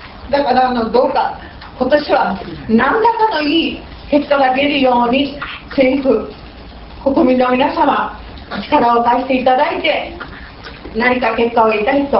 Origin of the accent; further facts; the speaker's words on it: Kumamoto, Japan; 熊本から来ました